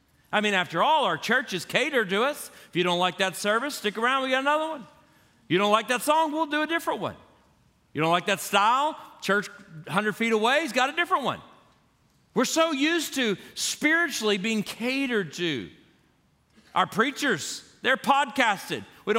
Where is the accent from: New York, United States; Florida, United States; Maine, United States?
Florida, United States; I grew up in Florida, so I love the water. Been around it all my life.